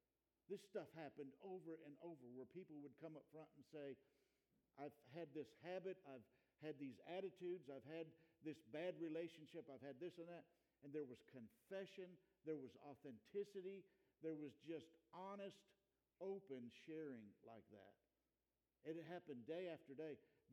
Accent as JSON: {"language": "English", "town": "Wilmore", "region": "Kentucky", "country": "United States", "tie": "born or raised there", "said": "And I'd been in that place numbers of times growing up in Wilmore."}